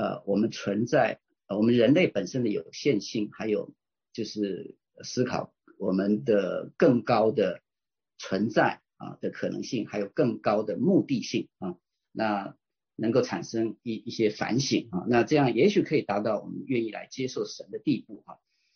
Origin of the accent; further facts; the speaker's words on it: Taiwan; born there; 带着他这一系的家人，一家八口啊，就从中国河北辗转就逃到了台湾。那我算是台湾的二省第二代啊，我在台湾出生啊。